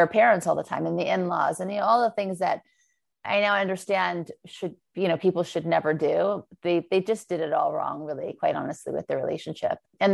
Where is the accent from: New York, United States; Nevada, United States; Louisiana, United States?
Louisiana, United States; Thibodaux; born there; also born or lived in Beverly Hills; He was a self-made millionaire when we lived in the South. I was born in Thibodaux, Louisiana. And then he lost everything. And right when we moved to Beverly Hills.